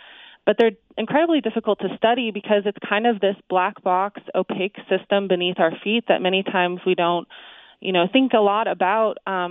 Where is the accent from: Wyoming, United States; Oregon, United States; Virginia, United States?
Oregon, United States; I'm from Oregon, and I'm actually from a family of foresters